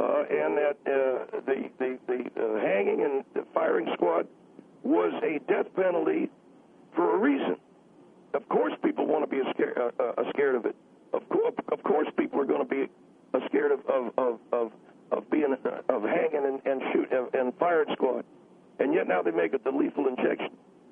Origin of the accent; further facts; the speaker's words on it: Austin, Texas, United States; moved away as an adult; I'm originally from Austin, Texas. … I was actually named after the city I was born in.